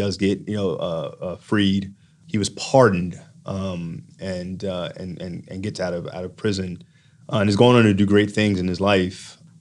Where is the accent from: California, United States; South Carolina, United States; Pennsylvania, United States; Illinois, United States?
Pennsylvania, United States; Philadelphia; I've always been very social justice oriented, born and raised in South Philadelphia.